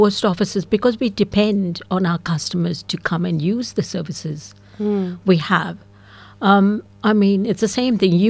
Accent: Pune, Maharashtra, India; born there; I was born in India.

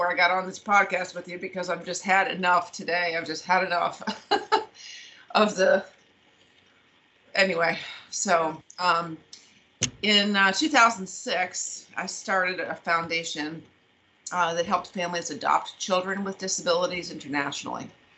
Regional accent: Maryland, United States; I grew up in Maryland. I live in Maryland now.

